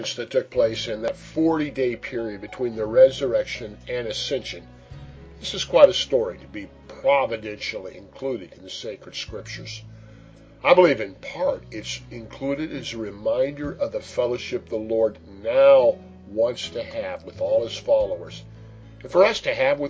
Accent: Kansas City, Missouri, United States; I enjoy writing about my hometown and my favorite food.

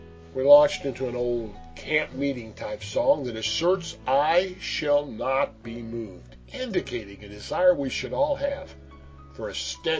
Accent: Belton, Missouri, United States; As a boy growing up in Belton, Missouri, it was a sprawling mulberry tree in our side yard that was suitable for climbing.

